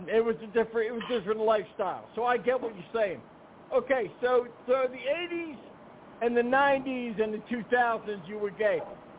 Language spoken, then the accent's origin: English; Bronx, New York, United States; I'm from the Bronx, man.